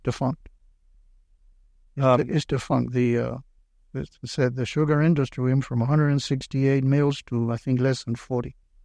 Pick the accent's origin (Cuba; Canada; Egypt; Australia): Cuba; now in United States; Now, remember, I came from Cuba.